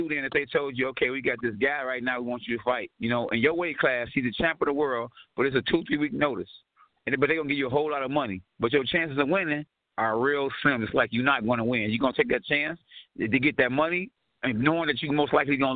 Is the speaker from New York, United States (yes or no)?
no; Muskegon, Michigan, United States; Hey, listen, we from the same spot.